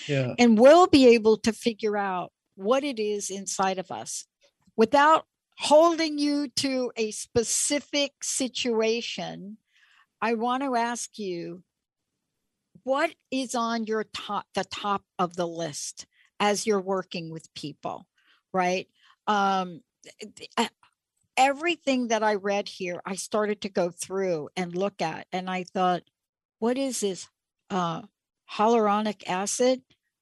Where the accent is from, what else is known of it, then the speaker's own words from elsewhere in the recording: New York, United States; I'm from New York, but my stepmom was from the Deep South.